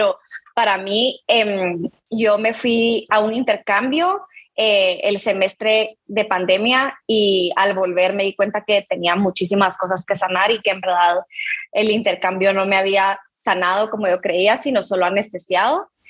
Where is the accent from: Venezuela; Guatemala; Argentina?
Guatemala; yo soy de Guate